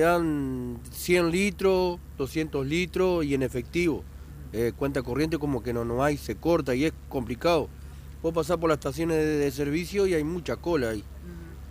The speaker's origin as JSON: {"language": "Spanish", "town": "Concepción del Uruguay", "region": "Entre Ríos", "country": "Argentina", "said": "yo soy de Concepción del Uruguay y vengo desde el lado de Concordia y me dirijo hacia Santa Fe."}